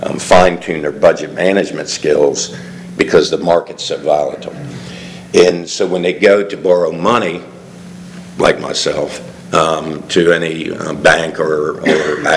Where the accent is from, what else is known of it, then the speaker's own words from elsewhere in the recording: United States; because I also farm, born and raised in Sussex County, so this county is obviously very near and dear to my heart.